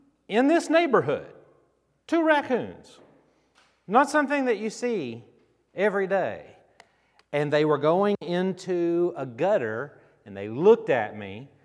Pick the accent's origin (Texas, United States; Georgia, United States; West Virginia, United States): Texas, United States; So growing up in Texas, I got chased one time by a raccoon